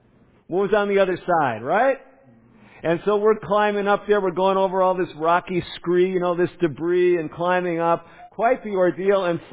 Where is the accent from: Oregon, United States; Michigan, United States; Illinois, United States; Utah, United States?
Illinois, United States; Chicago; And growing up in Chicago, they had some big buildings.